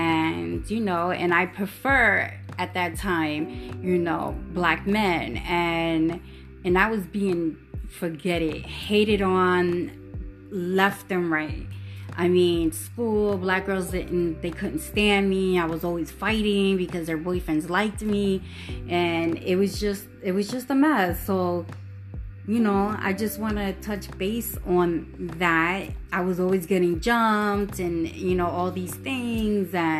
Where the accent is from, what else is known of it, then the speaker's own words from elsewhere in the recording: New York City, New York, United States; born there; Even though both of my parents, they were born in Puerto Rico, I was born here in New York City.